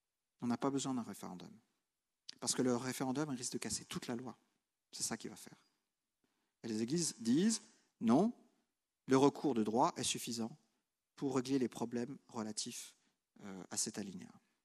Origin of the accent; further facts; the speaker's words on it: Geneva, Switzerland; Moi, j'ai grandi à Genève